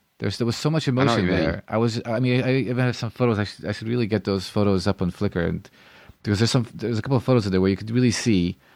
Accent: United States; I'm an American. We all have the same accent, as far as you're concerned.

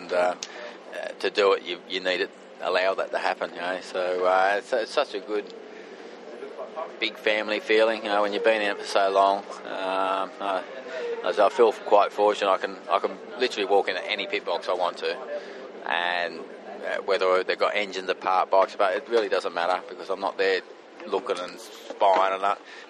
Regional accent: Australia; You know, being Australian, you're not part of the European world culture.

